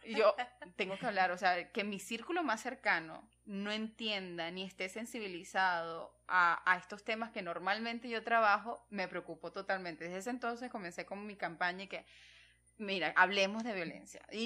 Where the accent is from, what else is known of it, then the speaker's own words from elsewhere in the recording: Venezuela; soy venezolana, para los que no recordaban, ay